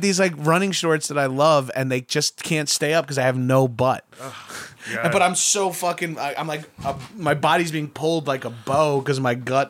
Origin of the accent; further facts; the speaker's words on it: New York, United States; Yeah, and I'm from New York, and I still like, oh, I'm in Texas.